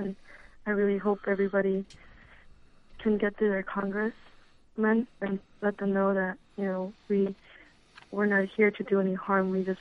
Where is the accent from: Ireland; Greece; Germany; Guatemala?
Guatemala; Guatemala City, Guatemala Department; now in United States; I'm from Guatemala City, Guatemala.